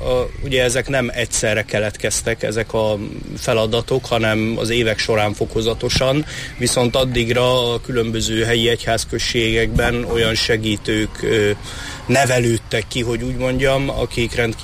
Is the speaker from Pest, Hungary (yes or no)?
yes; Vecsés, Pest, Hungary; Vecsésen nőttem fel, és ott mutattam be az első Szentmisémet.